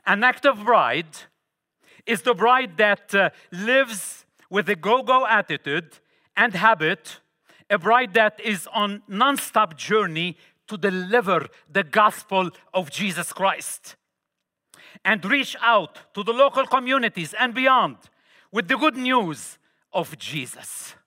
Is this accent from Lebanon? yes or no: yes; Lebanon; I used to live and grow up in Lebanon. I'm originally from Lebanon.